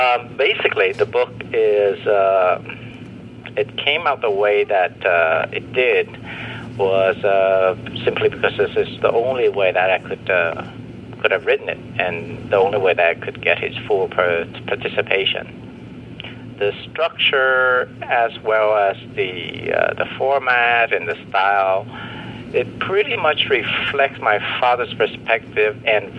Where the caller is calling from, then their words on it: Nong Khai, Thailand; I'm calling from Thailand, up around the Nong Khai area. I'm here working on a little farm project